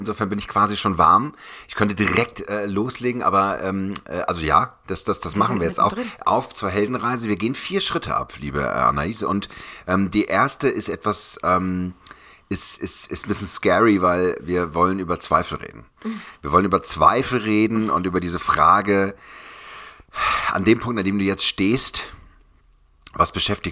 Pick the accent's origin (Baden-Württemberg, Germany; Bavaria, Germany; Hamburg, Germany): Hamburg, Germany; als Hamburger habe ich mich sehr lange dagegen gewehrt und gesagt, alles südlich der Elbe ist Ausland